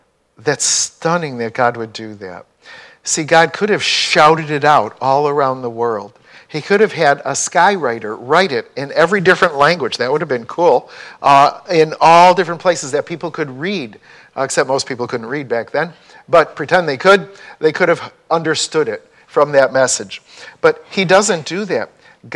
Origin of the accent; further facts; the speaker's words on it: Chicago, Illinois, United States; So when I grew up in Chicago, guess what many of the hospitals were called?